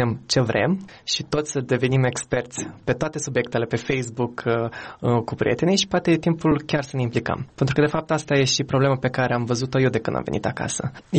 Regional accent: Chișinău, Moldova; moved away; în 2010 am plecat din Chișinău, trăind acolo. Oricum, eu am fost foarte atașat de țară, în primul rând pentru că familia mea este aici.

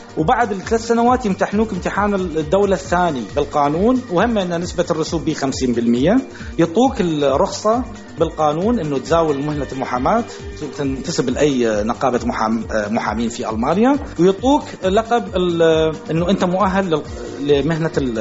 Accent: Iraq; now in Germany; عندنا بالعراق

